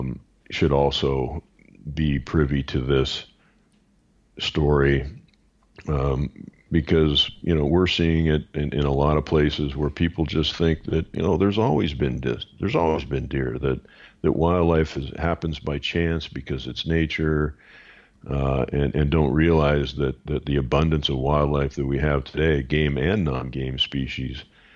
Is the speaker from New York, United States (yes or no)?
no; Ohio, United States; I grew up in Ohio. You know, we have a tremendous, you know, whitetail population there